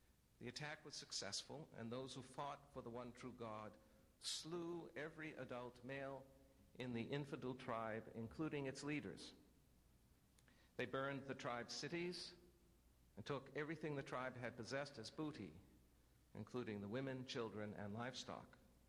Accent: New England, United States; accent: New England; that's my New England accent coming back

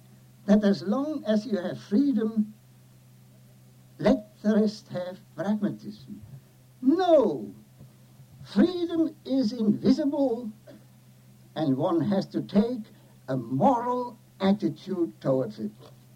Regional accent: Zurich, Switzerland; another but less desired Russian refugee in my hometown of Zurich

